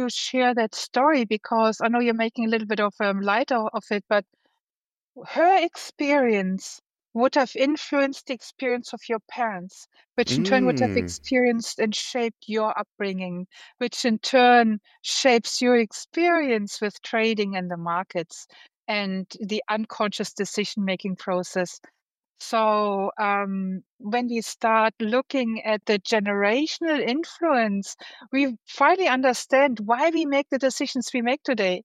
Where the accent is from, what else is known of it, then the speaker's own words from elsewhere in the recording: Germany; Yes, I am German, born and bred in Germany. My father was originally from Iran.